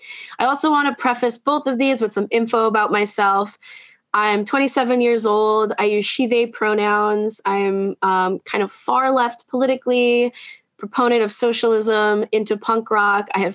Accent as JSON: {"language": "English", "town": "Philadelphia", "region": "Pennsylvania", "country": "United States", "said": "I'm from Philadelphia, and I am a geographic information systems analyst."}